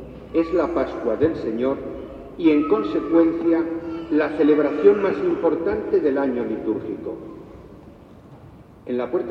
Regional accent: Almenara de Adaja, Castile and León, Spain; also born or lived in Valladolid; Almenara de Adaja es uno de esos pueblos de la Tierra del Caballero

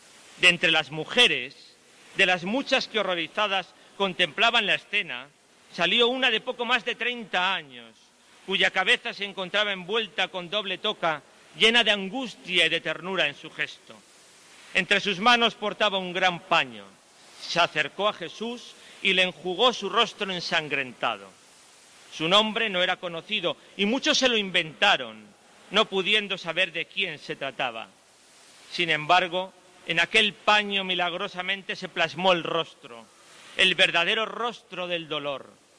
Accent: Valladolid, Castile and León, Spain; Y como vallisoletanos de Semana Santa, traemos a la memoria, 20 años después

